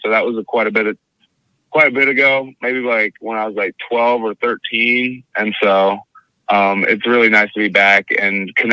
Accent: Canada; I was like, yeah, you know I'm Canadian, right? He's like, wait, you're Canadian? What? I'm like, yeah, I'm Canadian.

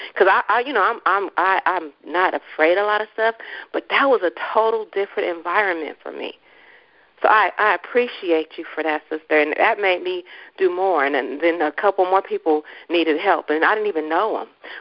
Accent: Richmond, California, United States; Even though I am from Richmond, I grew up on First and Bissell, but I've been out of the community. Went to church in North Richmond

